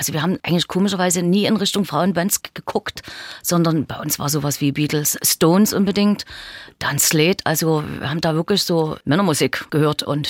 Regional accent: Dresden, Saxony, Germany; also ich bin auch wirklich richtig gebürtiger Dresdner

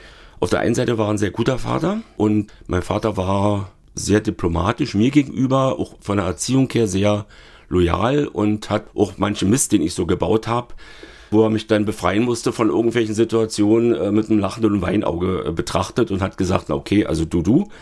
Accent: Freiberg, Saxony, Germany; born there; Freiberg geboren und dann mehrere Stationen durchlaufen.

